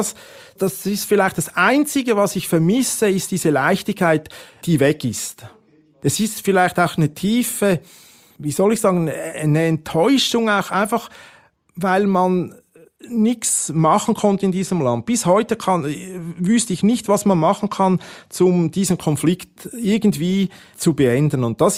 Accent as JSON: {"language": "German", "country": "Switzerland"}